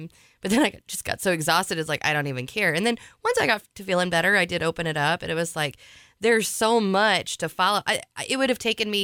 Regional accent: St. Louis, Missouri, United States; I'm able to stay in touch with friends that, you know, growing up in St. Louis and moving here to the lake.

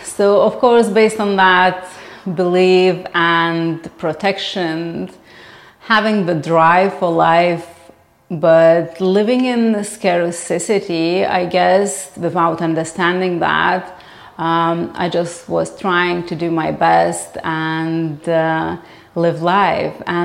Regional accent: Lithuania; I grew up in Lithuania, which is a small Baltic country

